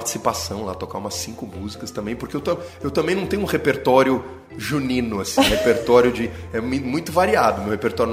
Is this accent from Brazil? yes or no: yes; São Paulo, Brazil; eu sou nascido e criado em São Paulo, na megalópole, no meio da floresta de prédios aqui, e fui morar no campo, fui morar num lugar onde eu não tinha vizinho, fui morar dentro do Parque Estadual ali, que você conhece bem, em Campos do Jordão, e morei lá durante um ano